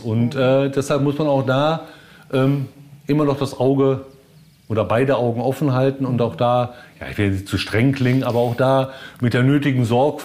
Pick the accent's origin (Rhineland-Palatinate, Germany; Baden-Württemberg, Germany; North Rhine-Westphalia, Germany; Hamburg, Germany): North Rhine-Westphalia, Germany; Bochum; now in Glücksburg, Germany; noch einen Zwischenstopp in Bochum, meiner alten Heimat, einlegen und dann morgen wieder nach Glücksburg an die Ostsee fahren.